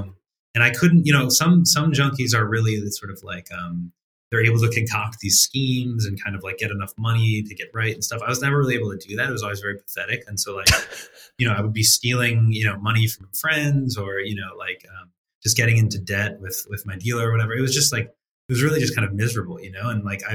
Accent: Cleveland, Ohio, United States; I grew up in Cleveland, or a suburb of Cleveland

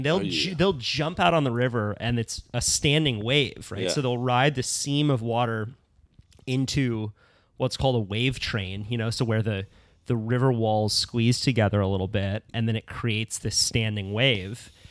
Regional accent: Santa Cruz, California, United States; Like, growing up in Santa Cruz, where I was not really into that river culture.

